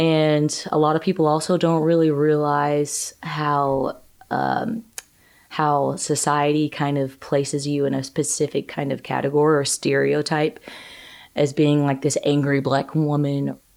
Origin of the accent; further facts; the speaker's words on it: Greenwood, Mississippi, United States; I grew up in the South, so I was primed for it. I grew up in Greenwood, Mississippi. It's in the Mississippi Delta.